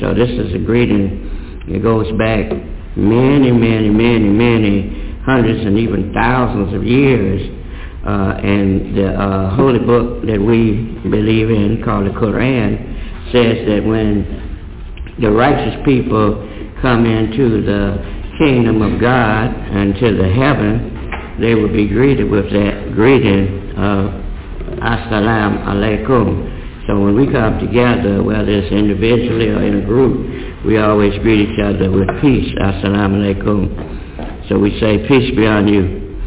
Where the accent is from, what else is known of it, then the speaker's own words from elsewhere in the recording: United States; first language English; I don't speak Arabic. I'm from America and my language is English.